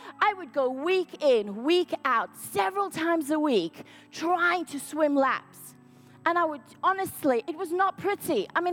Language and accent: English; South Africa; Like as a child, I grew up in South Africa and we were always along the coast and different things.